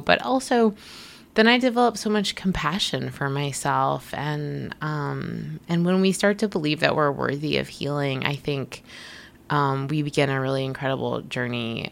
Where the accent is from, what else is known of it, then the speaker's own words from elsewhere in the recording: Boston, Massachusetts, United States; because I grew up in Boston, and you know, it's such a privilege to have access to a city when you're young.